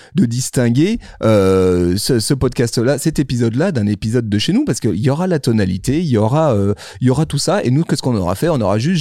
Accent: Auvergne-Rhône-Alpes, France; accent: Savoyard; tu te retrouves avec mon bel accent savoyard en anglais.

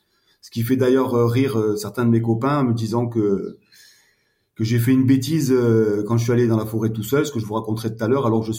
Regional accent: France; also born or lived in Morocco; en tant que Français, on fait des études dans une école française

